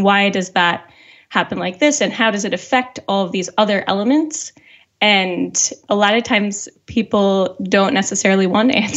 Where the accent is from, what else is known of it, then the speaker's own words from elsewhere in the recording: Wisconsin, United States; Yeah, I grew up in Wisconsin, which is right next door to Minnesota.